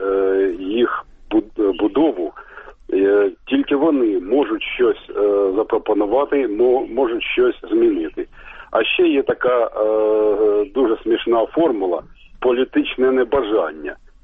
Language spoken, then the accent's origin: Ukrainian; Kharkiv, Kharkiv Oblast, Ukraine; я з Харкова.